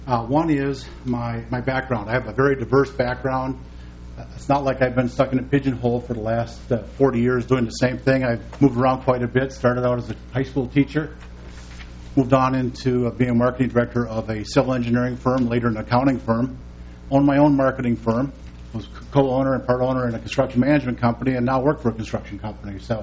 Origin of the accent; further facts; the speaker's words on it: St. Cloud, Minnesota, United States; I'm from St. Cloud.